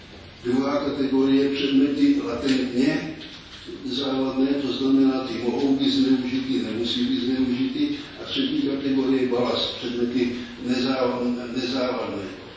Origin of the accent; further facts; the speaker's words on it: Valašské Meziříčí, Zlín Region, Czechia; Mně byly asi tak 4 roky v naší vesnici, já jsem se narodil na Valašském Zubří